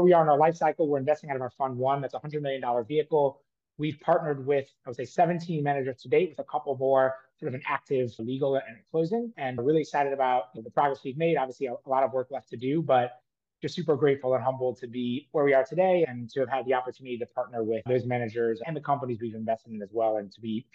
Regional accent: New Orleans, Louisiana, United States; moved away as an adult; also born or lived in Australia; I grew up in New Orleans, actually started my first business in college, raised a very small amount of capital and failed, but became addicted to that experience. And so after graduating, I actually moved to Australia

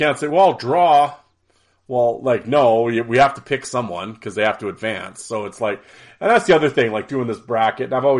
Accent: Canada; I'm Canadian.

